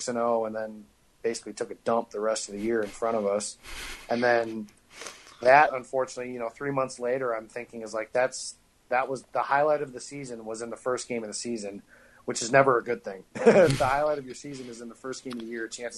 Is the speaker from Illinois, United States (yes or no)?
yes; Illinois, United States; so everybody that listens to this knows I'm from Illinois, so I've got a lot of friends that are Bears fans, unfortunately.